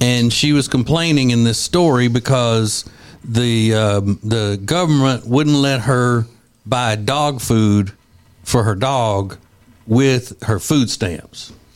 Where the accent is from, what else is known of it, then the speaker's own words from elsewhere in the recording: Louisiana, United States; And then growing up in Louisiana, there's so many political things that are just like a circus.